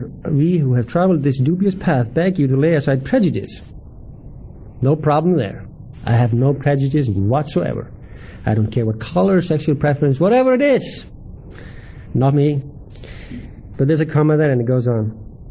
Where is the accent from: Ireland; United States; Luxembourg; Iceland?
Iceland; So I was raised in Lutheran religion. State and church is not separated in Iceland.